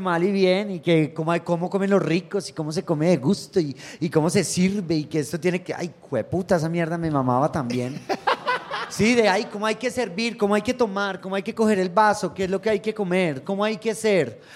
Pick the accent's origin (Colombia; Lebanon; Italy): Colombia; nuestras familias, nuestras vidas, somos colombianos, nos han pasado muchas cosas